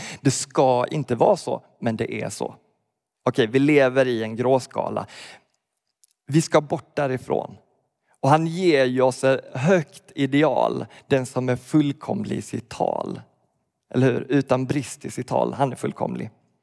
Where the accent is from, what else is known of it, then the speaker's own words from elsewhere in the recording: Skåne, Sweden; Jag är från Skåne, det hörs knappt, så det är ett bra exempel på det här. När jag hade bott hemifrån de där första åren, flyttat från Skåne och kom hem, så sa de så här … du pratar uppländska.